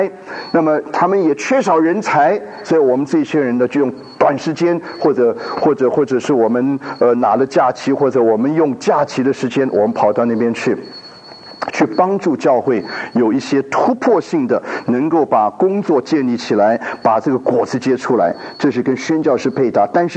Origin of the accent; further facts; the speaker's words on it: Taiwan; 我们从台湾来早年来都是蹲的那种哈